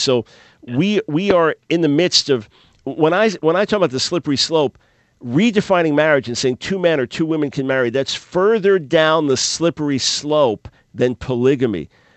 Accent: New York, United States; I'm from New York.

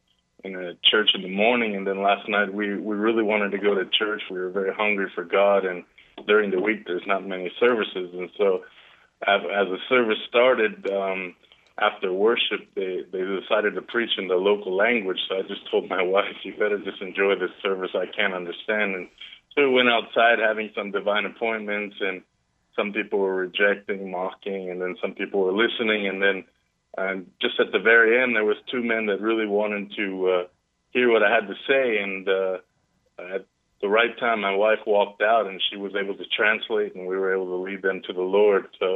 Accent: United States; and we just saw that they're Chinese, we're American, my wife's from the Philippines

